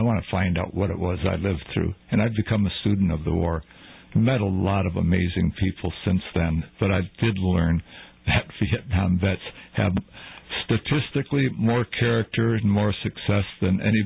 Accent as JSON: {"language": "English", "town": "Detroit", "region": "Michigan", "country": "United States", "said": "Originally, I'm from Detroit."}